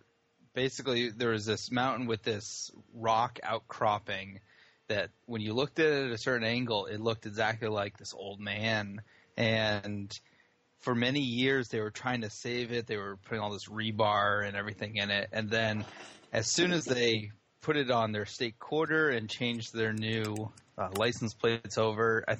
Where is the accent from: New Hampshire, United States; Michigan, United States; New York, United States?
New Hampshire, United States; moved away as an adult; now in Charlotte, United States; I was born in New Hampshire, lived there for a good chunk of my life, and I moved to Charlotte about 13 years ago.